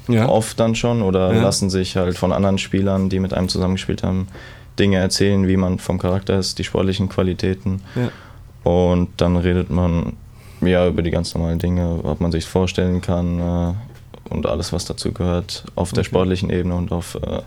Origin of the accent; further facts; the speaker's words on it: Hesse, Germany; meine Heimat in der Nähe von Frankfurt, habe ich es auch nicht weit nach Hause.